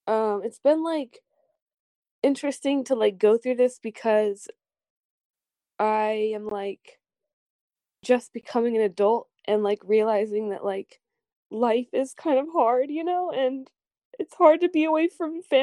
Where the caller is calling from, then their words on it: Bellingham, Washington, United States; Hi, I'm calling in from Bellingham.